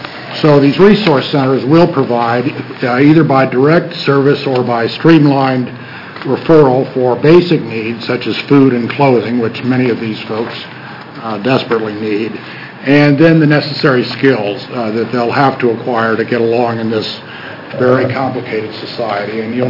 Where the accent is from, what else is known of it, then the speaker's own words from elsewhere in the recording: Eugene, Oregon, United States; I'm a lawyer from Eugene.